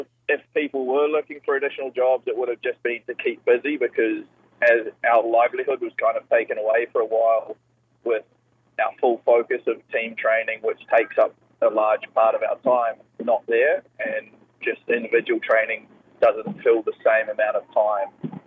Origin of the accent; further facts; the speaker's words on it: New Zealand; still just as Kiwi as we are.